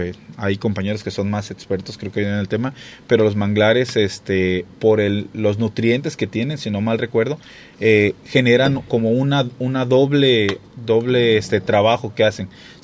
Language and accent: Spanish; Acapulco, Guerrero, Mexico; mi tierra o Acapulco, donde cometimos errores